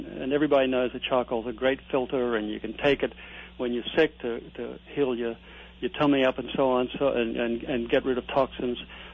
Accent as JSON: {"language": "English", "country": "Australia", "said": "and when I started going back to Australia, my home country"}